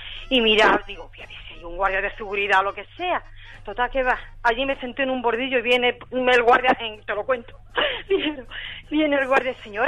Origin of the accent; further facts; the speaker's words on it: Coria, Andalusia, Spain; cuando yo vine de Coria por... Yo soy de Coria, como tú has dicho.